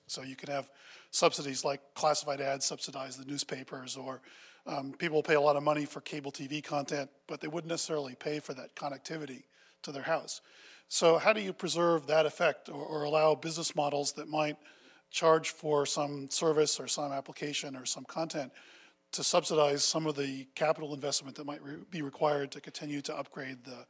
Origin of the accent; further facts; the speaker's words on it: United States; I think as an American, it's the only thing we have going for our country anymore.